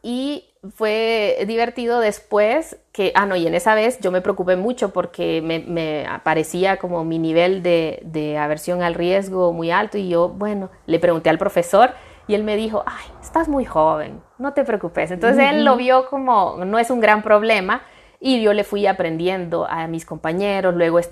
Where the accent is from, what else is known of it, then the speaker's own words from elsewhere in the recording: Honduras; born there; yo pude haber nacido en cualquier parte del mundo, pero si nací en Honduras